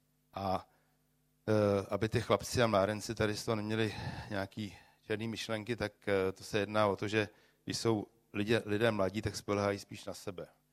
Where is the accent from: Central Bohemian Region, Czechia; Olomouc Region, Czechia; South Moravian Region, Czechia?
Central Bohemian Region, Czechia; Brandýs nad Labem; já jsem z Brandejsa, my jsme ze stejného města